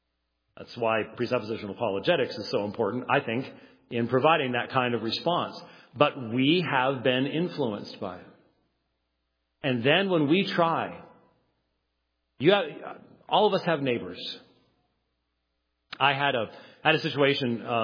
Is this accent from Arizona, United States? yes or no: yes; Phoenix, Arizona, United States; I'm from Phoenix, and so it's in my rocks.